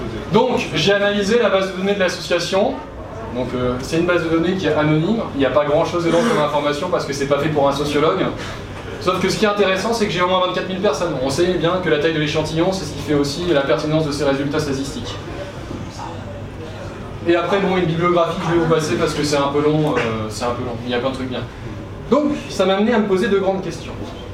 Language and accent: French; Southern France, France; now in Tours, France; je viens du Sud, je suis arrivé à Tours il n'y a pas très longtemps